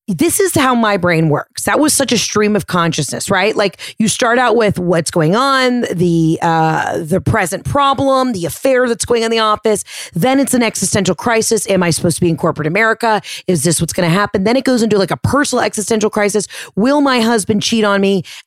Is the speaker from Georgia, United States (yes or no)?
yes; Atlanta, Georgia, United States; I'm from Atlanta and I'm scraping by. Atlanta opportunity.